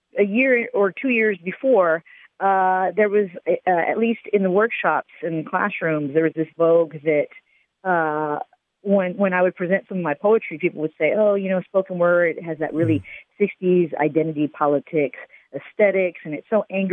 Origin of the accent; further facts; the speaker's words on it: Texas, United States; now in San Antonio, United States; Yeah, I'm from the Valley, but right now I'm in San Antonio.